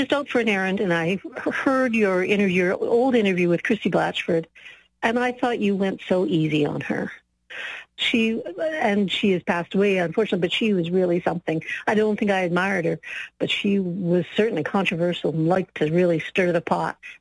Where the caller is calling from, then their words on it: Calgary, Alberta, Canada; and I'm calling from Calgary.